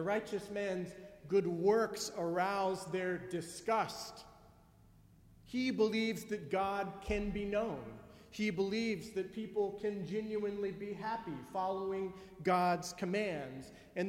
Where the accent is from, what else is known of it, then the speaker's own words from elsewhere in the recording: United States; I find that this is a nice corrective for me as an American